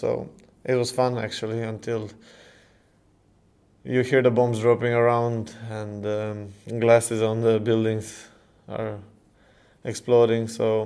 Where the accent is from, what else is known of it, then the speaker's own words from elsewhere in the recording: Serbia; English is a second language; moved away as an adult; now in Norway; I came out from Serbia when I was 22 and a half, and I came to first division in Norway